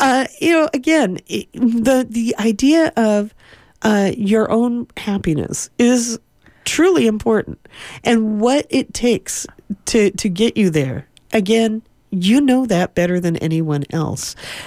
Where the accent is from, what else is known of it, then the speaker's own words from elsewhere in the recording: United Kingdom; being a Brit